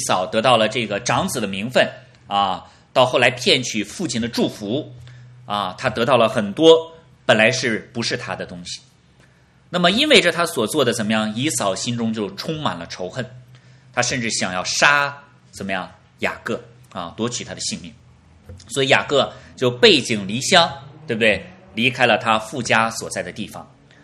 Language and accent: Chinese; China; 我们今天作为中国人来讲，我们问候最多的方式就是握手啊